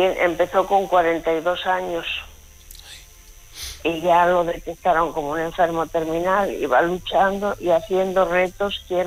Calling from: Oviedo, Asturias, Spain; yo soy de Asturias, de Oviedo.

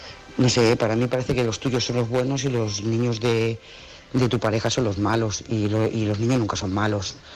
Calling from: Lloret de Mar, Catalonia, Spain; Hola, buenas noches … de Lloret de Mar.

